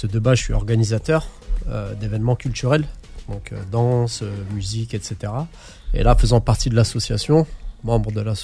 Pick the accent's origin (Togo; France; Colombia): France; born there; moi je suis né en France aussi, il faut savoir... J'ai cette culture berbère, j'ai cette culture kabyle